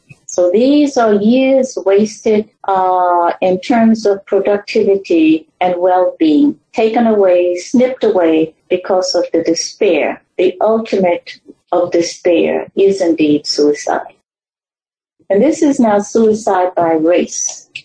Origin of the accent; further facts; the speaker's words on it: Florida, United States; it's my home state, Florida, is in this middle category.